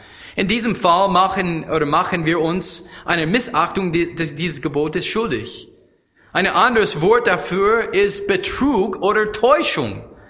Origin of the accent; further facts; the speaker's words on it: United States; German is a second language; Ich habe bei McDonald's meine allererste Job als Amerikaner, war bei McDonald's.